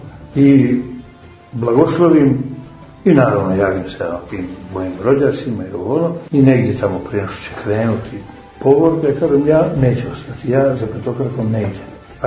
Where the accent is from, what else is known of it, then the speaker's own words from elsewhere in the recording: Montenegro; ja sam klasični Crnogorac